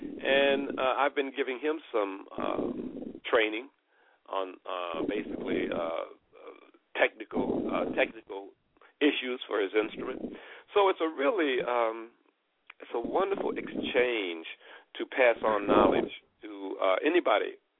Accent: Chicago, Illinois, United States; I grew up in Chicago, and the Chicago there's an organization in Chicago called the AACM, which is the Association for the Advancement of Creative Musicians

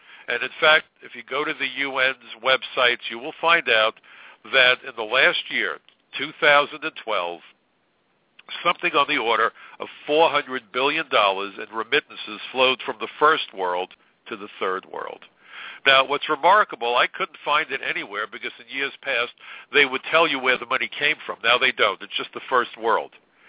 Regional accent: Brooklyn, New York, United States; I listened to the president come to Brooklyn today, my hometown, land in Prospect Park, where I used to go with my parents to see the animals in the zoo and row on the lake.

